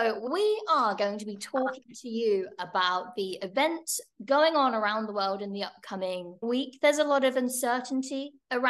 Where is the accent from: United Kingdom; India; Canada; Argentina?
United Kingdom; Well, I do, because it's my home country.